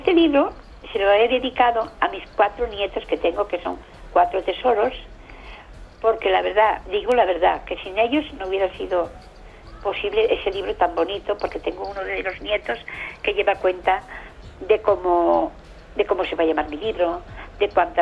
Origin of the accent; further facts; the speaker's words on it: Cervera del Río Alhama, La Rioja, Spain; pero también son de Cervera, de mi pueblo, sí, que me vio él, y de Alfaro